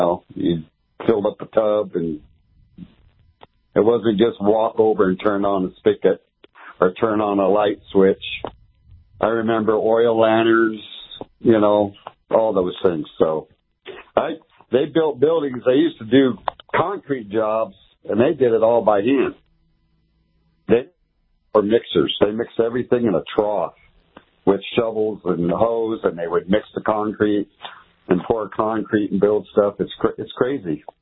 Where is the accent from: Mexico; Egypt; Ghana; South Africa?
Mexico; And we're from Mexico, so I had to relate to all the stuff that's going on in our country right now.